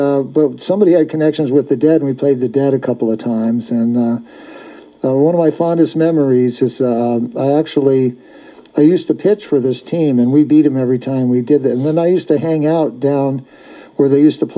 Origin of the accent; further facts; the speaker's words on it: Larkspur, California, United States; No, I was raised in the Larkspur Canyon, in Larkspur.